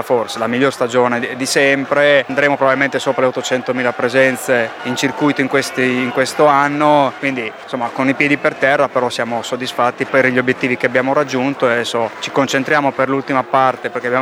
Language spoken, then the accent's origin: Italian; Rimini, Emilia-Romagna, Italy; fammelo dire da riminese